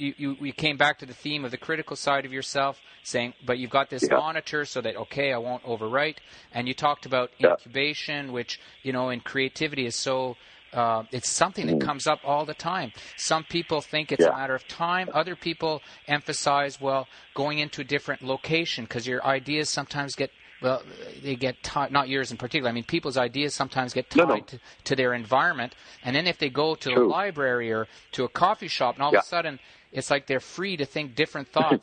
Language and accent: English; Quebec, Canada; French, because I'm actually originally from Quebec myself.